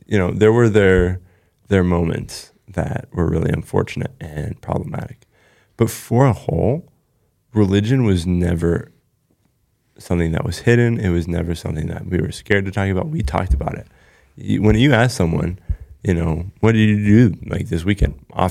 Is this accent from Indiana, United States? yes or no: no; St. Louis, Missouri, United States; I grew up in St. Louis, Missouri, which, for those of you who don't know, is a very religious town. At least it was whenever I was growing up.